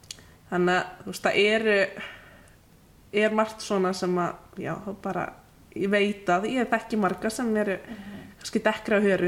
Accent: Reykjavík, Capital Region, Iceland; 1/4 þýsk og hálf frönsk. Hvaðan er ég? Já, ég er úr Vesturbænum.

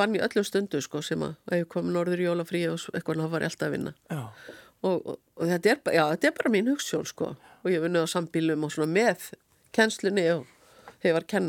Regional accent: Akureyri, Northeastern Region, Iceland; eins og ég alast upp á Akureyri, þá þetta verið alltaf öðruvísi. Akureyri er bara, var náttúrulega svo lítil bær

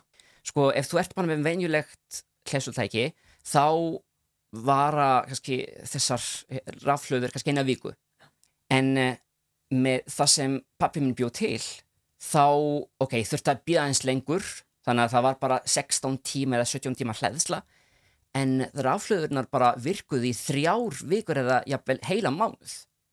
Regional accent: Sicily, Italy; Icelandic is a second language; ég fættist og ólst upp á Sikiley. Foreldra mínir eru bara 100% hérna Sikileyingar.

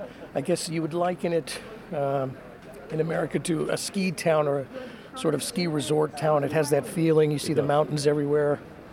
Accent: Chicago, Illinois, United States; I'm from Chicago originally. Oak Park, River Forest

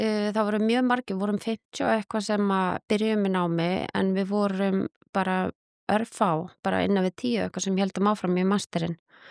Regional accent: Capital Region, Iceland; sveitastelpuna alinn upp af, þú veist, í hippa liggum við kommunu upp í Mosfellsdal.

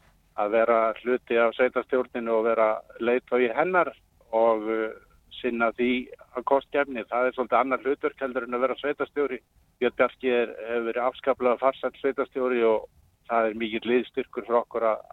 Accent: Hvalfjarðarsveit, Western Region, Iceland; Þetta er mín heimasveit og ég hefði bara metnað fyrir því að fara og bjóða mig fram mína krafta í minni heimasveit

